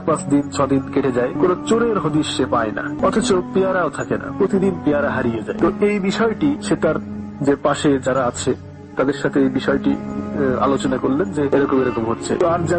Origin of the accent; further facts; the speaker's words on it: Kotchandpur, Khulna Division, Bangladesh; শিরাইদাহের কোটচাঁদপুর থেকে … আমার গ্রামের নাম তালসার।